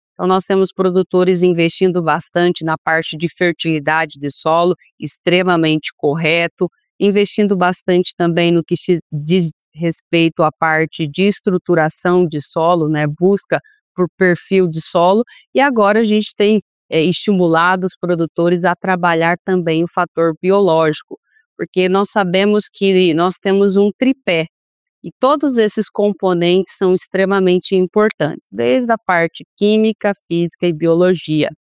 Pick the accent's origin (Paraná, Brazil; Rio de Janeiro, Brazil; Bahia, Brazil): Paraná, Brazil; eu sou aqui do Paraná, aonde nasceu o sistema do plantio direto